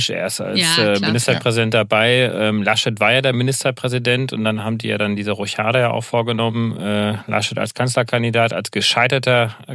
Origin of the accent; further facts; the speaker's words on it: North Rhine-Westphalia, Germany; ich selber bin Enkel eines Steigers. Also ich komme aus dem Ruhrpott, aus dem Ruhrgebiet ursprünglich und mein Großvater ist noch in die Tiefen des Berges gegangen, hat Kohle hochgeholt